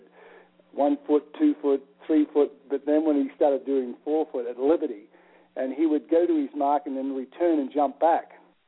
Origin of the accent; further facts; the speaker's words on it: Australia; very special because I grew up with Clydes in Australia.